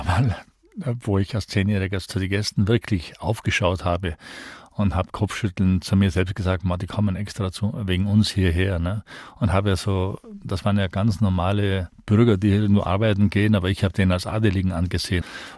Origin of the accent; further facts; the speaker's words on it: Tyrol, Austria; Und je öfter ich von meiner Heimat weggereist bin, umso öfter habe ich gesehen, wie sich in Tirol durch den Massentourismus ein Wandel vollzieht